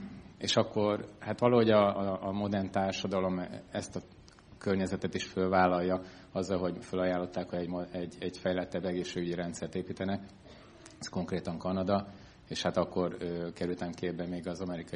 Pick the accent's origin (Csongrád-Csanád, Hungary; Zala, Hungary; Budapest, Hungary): Budapest, Hungary; Budapestről származunk, az Orvosi Egyetemen ismertük meg egymást, mindketten gyakorló orvosok vagyunk. És hát 10 évet éltünk vidéken, aztán most egy pár éve a gyerekek, ahogy nőttek, visszaköltöztünk Budapestre, Budaörsre